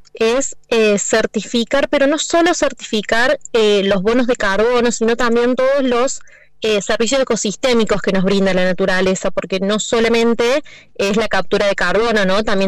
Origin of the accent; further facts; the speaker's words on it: Córdoba, Argentina; accent: Cordoban; Ay, la tonada me delata, soy de Córdoba.